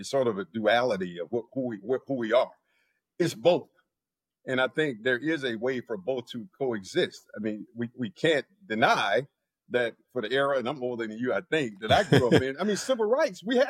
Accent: South Carolina, United States; I mean, growing up in South Carolina, when politicians come to the church, when they come to our institutions, they didn't talk about China.

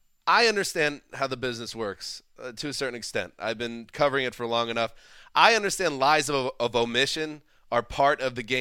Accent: New York, United States; it's surprising as a New Yorker who always watched the Giants do things right for decades and decades of my lifetime

